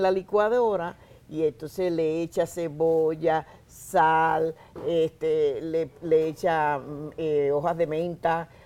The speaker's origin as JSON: {"language": "Spanish", "country": "Dominican Republic", "said": "Vengo de un país, tú sabes que como dominicana que soy"}